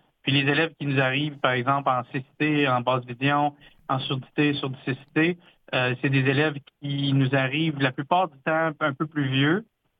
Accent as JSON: {"language": "French", "region": "Ontario", "country": "Canada", "said": "Parce que je viens du nord de l'Ontario."}